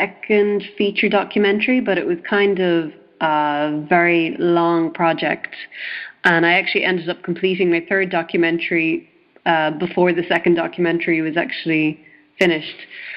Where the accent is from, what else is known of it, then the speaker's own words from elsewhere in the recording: Ireland; I come from Ireland, which used to be a very Catholic country